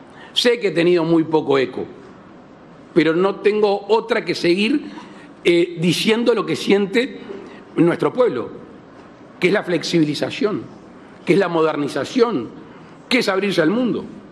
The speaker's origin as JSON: {"language": "Spanish", "country": "Uruguay", "said": "Hay un dicho criollo en mi país que dice, somos todos buenos, pero el poncho no aparece. Entonces, es cierto, vamos a negociar, a empezar, pero la verdad que sustancialmente no hay nada. Y Uruguay lucha por conseguir mercados."}